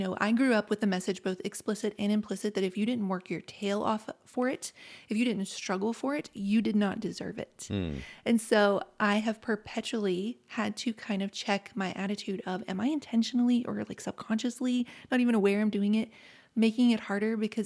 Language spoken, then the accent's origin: English; Appalachia, United States; Listen, I grew up in Appalachia. I grew up in the 1980s.